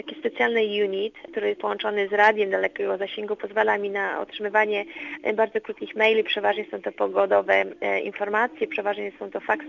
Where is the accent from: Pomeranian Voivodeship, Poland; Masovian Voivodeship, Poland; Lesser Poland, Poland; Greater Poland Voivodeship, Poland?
Pomeranian Voivodeship, Poland; Ustka; jestem z Ustki, z pięknego nadmorskiego miasta, ja tam zaczęłam żeglować mając chyba około 10 lat.